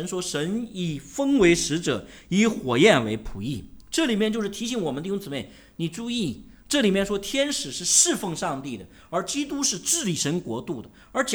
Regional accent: China; 我们中国人就是，我说中国人是一个求神迹的一个民族

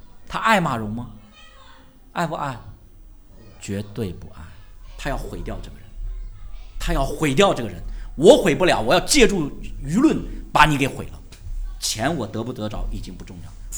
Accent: China; 就是我们中国人是特别受孔孟之道的影响

